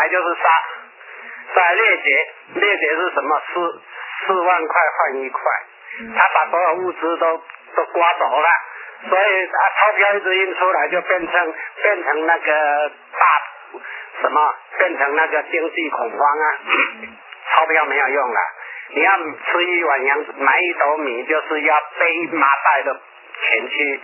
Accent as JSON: {"language": "Chinese", "country": "Taiwan", "said": "我们台湾人就只有一种人情味，外国没有的"}